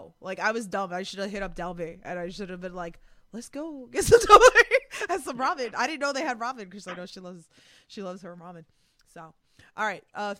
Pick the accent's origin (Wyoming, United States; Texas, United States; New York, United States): New York, United States; Queens; I mean, I'm a New Yorker too. You know, like, I'm from Queens.